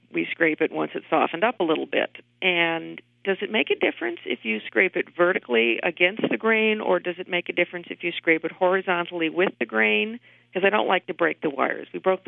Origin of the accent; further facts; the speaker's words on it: Miles City, Montana, United States; Miles City, Montana. It's in the southeastern Montana.